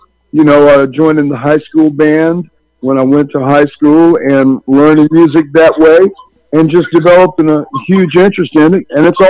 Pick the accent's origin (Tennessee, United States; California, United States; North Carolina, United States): North Carolina, United States; Washington; I play in my hometown of Washington, North Carolina, and I'm received there.